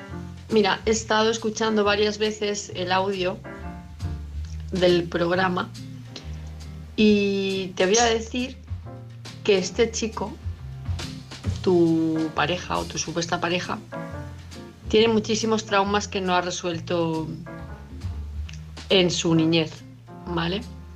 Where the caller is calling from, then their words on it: Palma de Mallorca, Balearic Islands, Spain; de Palma de Mallorca